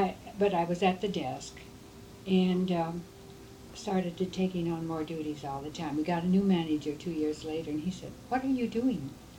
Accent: Red Oak, Iowa, United States; also born or lived in Sheraton; Well, I was born in Red Oak, Iowa, and I stayed there 10 years, and then we moved to Sheraton.

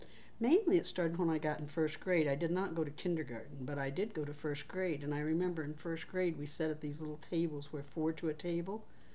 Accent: Terre Haute, Indiana, United States; born there; And I was born in Terre Haute, Indiana, and basically I grew up in a family of women.

